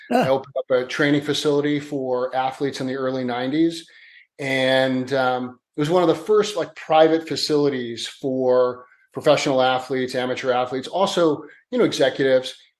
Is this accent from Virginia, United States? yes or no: no; Chicago, Illinois, United States; now in Los Angeles, United States; Born and raised in Chicago. Played football, and was an amateur boxer.